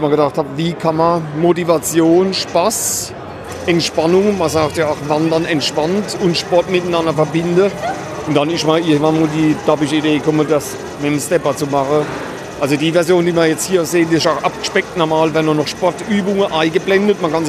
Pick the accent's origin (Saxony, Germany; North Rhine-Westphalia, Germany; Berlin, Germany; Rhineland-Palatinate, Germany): Rhineland-Palatinate, Germany; Landau; born there; gebürtiger Landauer, wohne jetzt im Gottraumstehen.